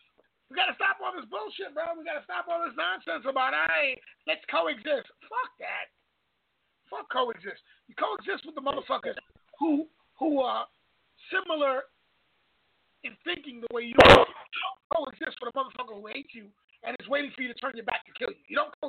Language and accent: English; Bronx, New York, United States; And I was born and raised in the Bronx. And the niggas I grew up with, I've watched niggas slice niggas' faces.